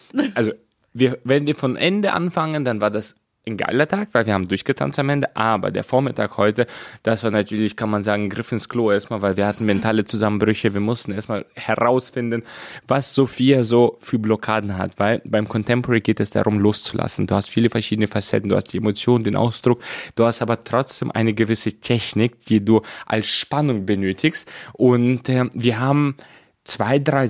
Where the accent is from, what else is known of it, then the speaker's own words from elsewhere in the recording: Moldova; now in Germany; Ich komme ja aus Moldawien und wir hatten noch jahrelang ein Plumpsklo